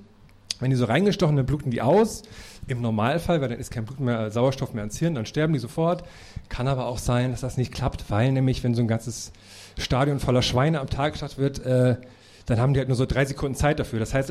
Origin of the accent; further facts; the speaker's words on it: Thuringia, Germany; außer in meiner Heimat in Thüringen, weil Thüringen ist ja das große Wurstzentrum Deutschlands.